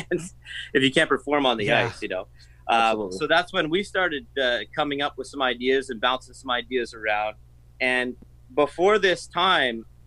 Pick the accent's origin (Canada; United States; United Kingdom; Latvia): Canada; Ottawa, Ontario; I'm originally from Ottawa, Ontario, Canada.